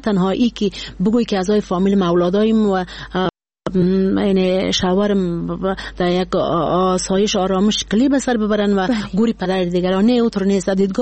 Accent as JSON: {"language": "Persian", "region": "Badakhshan", "country": "Afghanistan", "said": "ما یک کسی هستم که از بدخشان هستم"}